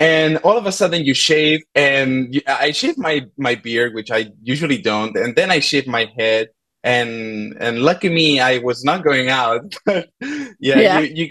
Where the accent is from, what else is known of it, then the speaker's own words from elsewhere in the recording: Barcelona, Catalonia, Spain; Yes, I'm from Barcelona